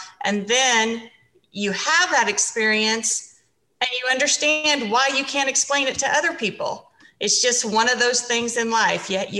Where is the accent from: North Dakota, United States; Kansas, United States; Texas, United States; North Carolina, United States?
Kansas, United States; You know, I grew up here in the Flint Hills. So when I would hear people talk about how Kansas is flat, that didn't register with me.